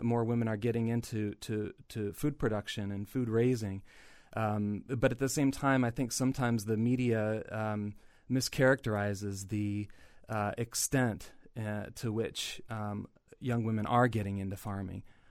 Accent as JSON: {"language": "English", "region": "Iowa", "country": "United States", "tie": "born or raised there", "said": "I do know that in Iowa, my home state, about 50% of Iowa farm ground, I believe, now is owned by women."}